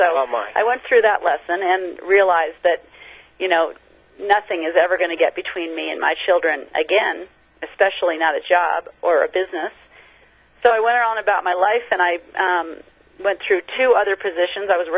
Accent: Aspen, Colorado, United States; I was born and raised in Aspen, Colorado.

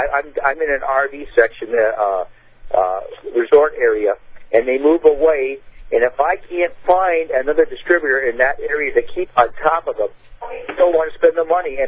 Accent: Arizona, United States; Okay, I'm the guy from Arizona.

